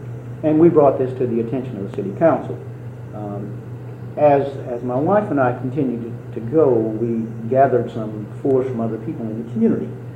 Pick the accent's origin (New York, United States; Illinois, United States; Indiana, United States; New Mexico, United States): Illinois, United States; Urbana; And having been born and raised in Urbana, I knew a great deal about the people and the community.